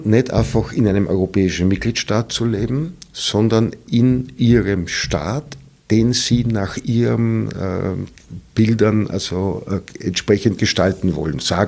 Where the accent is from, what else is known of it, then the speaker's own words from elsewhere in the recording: Vienna, Austria; ich bin als Österreicher kein Deutscher, sagen wir es mentalitätsmäßig, ja. Wobei mir nicht einmal österreichische Identität wirklich etwas sagt, weil ich schon nicht weiß, was habe ich als Wiener mit einem Tiroler Bergbauern jetzt identitätsmäßig oder kulturell gemeinsam.